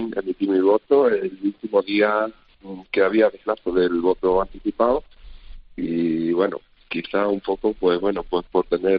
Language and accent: Spanish; Don Benito, Extremadura, Spain; also born or lived in Villanueva de la Serena; yo gran parte de mi infancia la he pasado en Don Benito, aunque soy villanovense